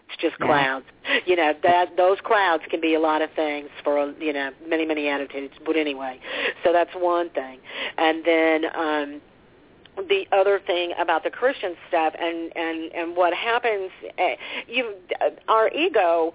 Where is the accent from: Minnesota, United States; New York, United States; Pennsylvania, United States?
New York, United States; I had a lot of therapy for a lot of years, being a New Yorker, it's what we do.